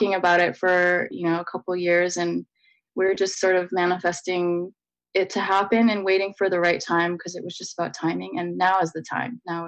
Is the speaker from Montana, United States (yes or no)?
no; Fairbanks, Alaska, United States; And on my mother's side, I am Athaskan Inupiaq from Fairbanks.